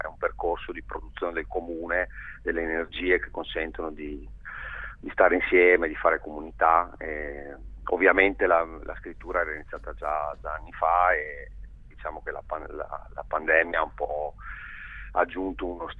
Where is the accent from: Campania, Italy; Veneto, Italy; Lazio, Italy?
Veneto, Italy; Venice; also born or lived in Paris; now in Buenos Aires, Argentina